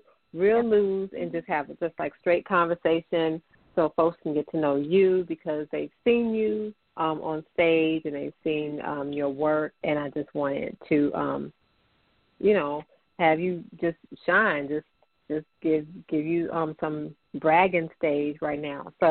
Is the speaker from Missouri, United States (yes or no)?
no; Chicago, Illinois, United States; and of course the US and my hometown, Chi-Town.